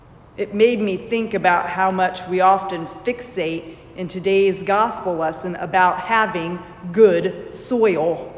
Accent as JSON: {"language": "English", "town": "Franklin", "region": "Indiana", "country": "United States", "tie": "born or raised there", "said": "many of you know that I grew up in Franklin, Indiana. This is now solidly a suburb of Indianapolis"}